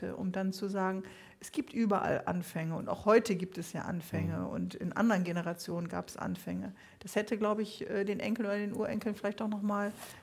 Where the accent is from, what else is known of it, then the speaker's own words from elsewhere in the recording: Bremen, Germany; Das konnten wir als Bremer natürlich nicht.